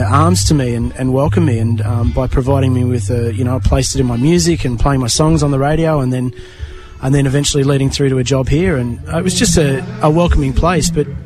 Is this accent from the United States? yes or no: no; Tamworth, New South Wales, Australia; now in Brisbane, Australia; I was born in Brisbane, so I go for the Maroons, don't you worry. Don't hate me for that. I grew up in Tamworth and I moved up. Back up to Brisbane here with my wife and family about coming on 10 years ago now.